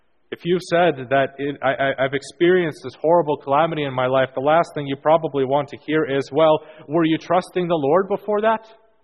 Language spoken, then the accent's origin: English; Canada; Now, I was raised here in Canada, and prior to that, lived in a place where it was very cold anyway.